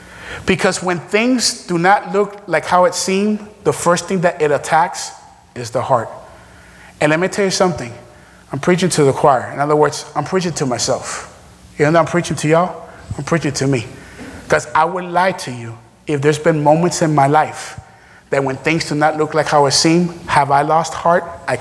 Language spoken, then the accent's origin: English; Florida, United States; And how long ago was the one in Stoneman in my hometown in South Florida?